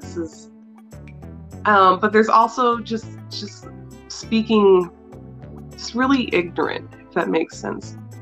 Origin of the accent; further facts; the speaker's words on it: the South, United States; It's weird because I'm a Southerner, but I don't have Southern speech patterns.